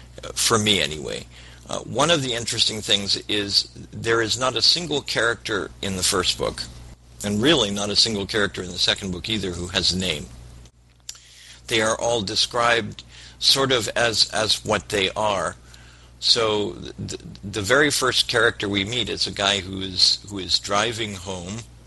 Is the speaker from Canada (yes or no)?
no; Miami, Florida, United States; Good evening. … from Miami, Florida.